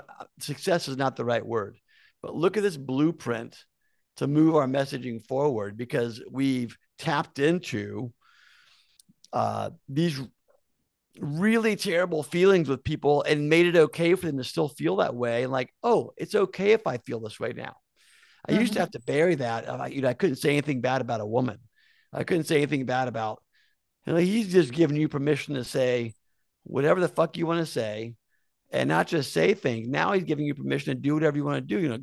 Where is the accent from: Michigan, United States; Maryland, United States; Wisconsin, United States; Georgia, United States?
Georgia, United States; Atlanta; moved away as an adult; also born or lived in Seattle, United States; I was living in Seattle. I moved there in 1992. Prior to that, 1988, I graduated high school. I grew up in Atlanta, Georgia. I graduated high school. I joined the Navy.